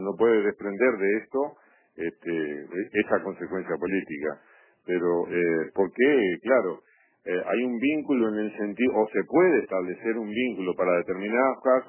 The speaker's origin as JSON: {"language": "Spanish", "country": "Uruguay"}